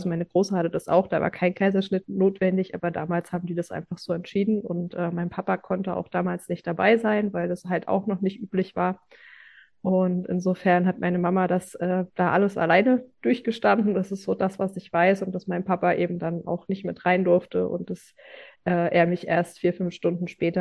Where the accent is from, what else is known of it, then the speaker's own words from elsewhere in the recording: Thuringia, Germany; ich komme aus dem Thüringer Wald. Wir wohnen hier schön ländlich. Ich wohne mit meinen zwei Kindern und meinem Mann in einem eigenen kleinen Häuschen, ziemlich nah am Waldrand und seit 2 Jahren jetzt ungefähr. Vorher haben wir in der Stadt gewohnt.